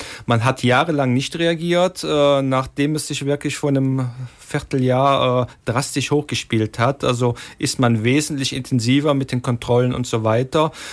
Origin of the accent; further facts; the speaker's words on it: Aachen, North Rhine-Westphalia, Germany; now in Cologne, Germany; Ich komme aus Aachen, wie ich schon gesagt habe, deswegen die Alemannia, mit der bin ich groß geworden.